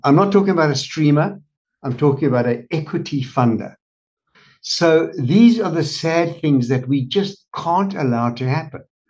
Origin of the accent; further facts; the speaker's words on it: South Africa; that was very unfortunate for me as a South African to sit here